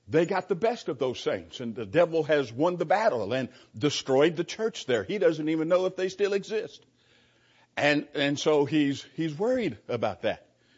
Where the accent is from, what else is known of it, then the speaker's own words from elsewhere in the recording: California, United States; I'm visiting with us, you may not know, I'm a Californian.